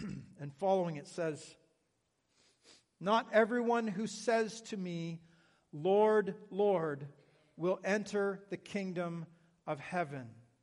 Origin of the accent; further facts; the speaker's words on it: Canada; accent: Canadian; Like, I didn't know I had a Canadian accent until somebody said, oh, I think your Canadian accent is so cute, right?